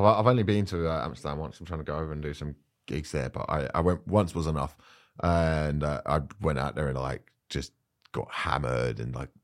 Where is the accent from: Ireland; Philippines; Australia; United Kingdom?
United Kingdom; England; And I think for 9 of us, English lads, we're not the rowdiest group of people. We're still English.